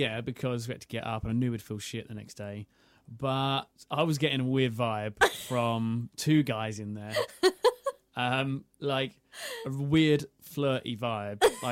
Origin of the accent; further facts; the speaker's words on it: England, United Kingdom; And then we said, oh, we're English, blah, blah, blah.